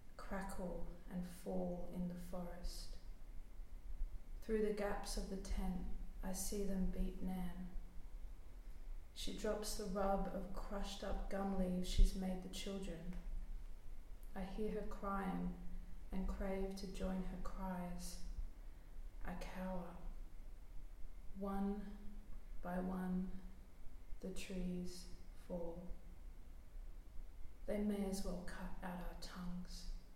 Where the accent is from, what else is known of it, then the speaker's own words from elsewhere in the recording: Australia; I'm from Australia.